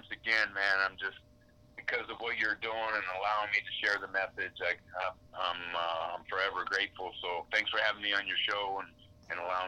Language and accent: English; New York, United States; growing up in New York with my father as the Yankee and him bringing all the baseball cards home all the time